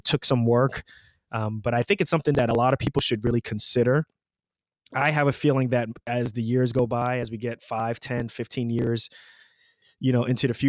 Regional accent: New York metropolitan area, United States; We're both from the New York, New Jersey area.

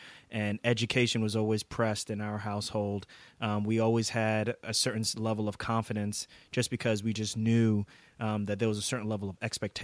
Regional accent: Queens, New York, United States; also born or lived in Irvington, New Jersey; So I grew up in New York, grew up in Queens, New York, and then we moved to a city right outside of right outside of Newark, New Jersey, called Irvington, New Jersey.

